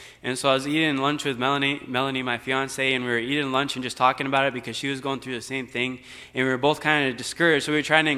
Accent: Clinton, Maine, United States; now in Florida, United States; I am originally from Clinton, Maine, but now I live here in Florida, and this is my home church now

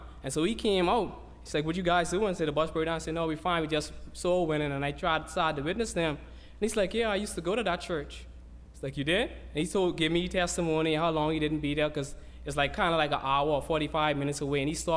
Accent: Nassau, New Providence, Bahamas; I'm from Nassau, Bahamas.

